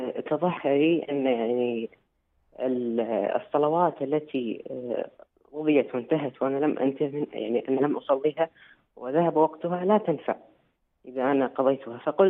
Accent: Kuwait; سألت شيخا معروفا عندنا في الكويت وقال لي لا يعتبر كفر

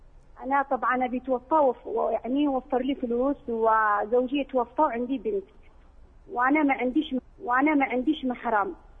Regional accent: Yemen; والجرام الذهب عندنا في اليمن قيمته 200 سعودي

